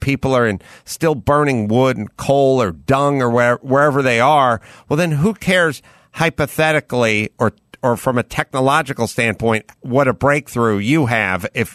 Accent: Los Angeles, California, United States; And I grew up in Los Angeles.

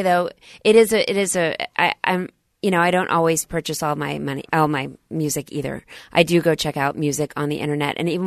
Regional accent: Dallas, Texas, United States; I grew up in Dallas, Texas.

